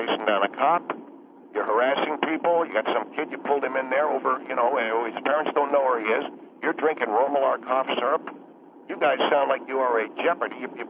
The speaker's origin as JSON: {"language": "English", "region": "East Coast", "country": "United States", "lives_now": "Los Angeles, United States", "said": "I'm not a Los Angeles cop. I come from East Coast."}